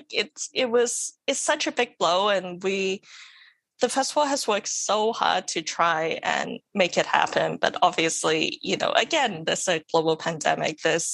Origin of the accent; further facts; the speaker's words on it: Australia; also born or lived in Hong Kong; I was born in Hong Kong, and then as a kid, I grew up in Australia. We moved there when in the early 90s or something. And I went to school there, did my uni there